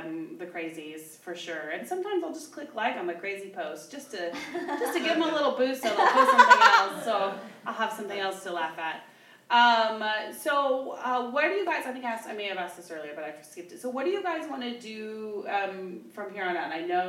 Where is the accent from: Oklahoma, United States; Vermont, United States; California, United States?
Oklahoma, United States; I'm from Oklahoma originally